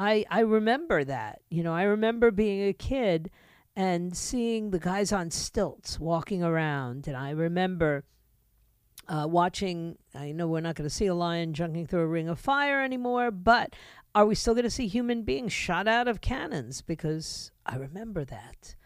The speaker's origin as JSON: {"language": "English", "town": "New York City", "region": "New York", "country": "United States", "tie": "born or raised there", "said": "You know, for me as a child, especially as a child growing up in New York City, now we had the Bronx Zoo where I could, if someone took me, go see animals."}